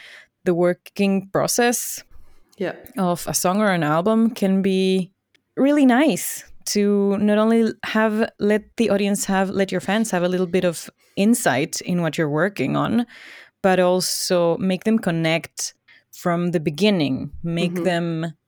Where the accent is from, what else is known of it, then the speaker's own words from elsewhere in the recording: Ecuador; English is a second language; I come from Ecuador, and there are also metal bands there. It's not all salsa and reggaeton.